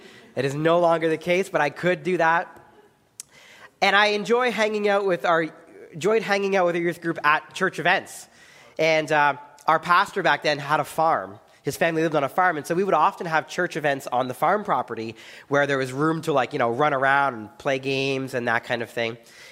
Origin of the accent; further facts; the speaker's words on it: Ottawa, Ontario, Canada; I grew up in Ottawa and I went to a church there